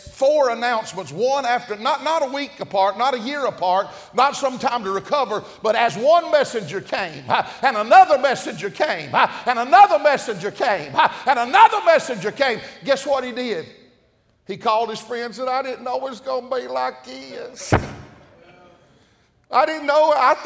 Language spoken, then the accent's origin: English; Tennessee, United States; I'm from Tennessee. They're so superstitious up there, it's unreal.